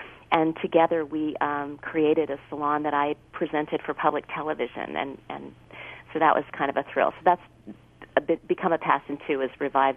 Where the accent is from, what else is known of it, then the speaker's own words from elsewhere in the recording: Kinshasa, DR Congo; also born or lived in Paris / Addis Ababa / Ottawa / Vienna; I was born in Paris. My father was an American diplomat, and I was raised in Congo, Kinshasa, Addis Ababa, Ethiopia, Ottawa, Canada, Vienna, Austria, and then later London, England.